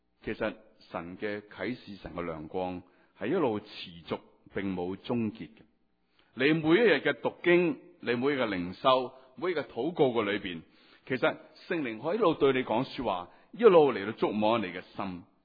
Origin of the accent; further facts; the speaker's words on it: China; 要揾我哋中国人教师啦，揾阿龙花教师啦